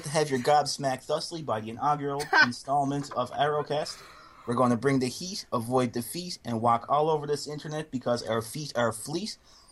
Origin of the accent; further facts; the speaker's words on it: Atlantic Canada, Canada; Called saltedcodfish.com because I am from Atlantic Canada.